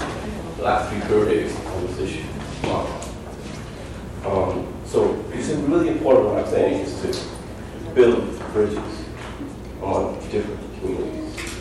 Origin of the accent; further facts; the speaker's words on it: New York City, New York, United States; also born or lived in California; I grew up in New York City. I lived in California.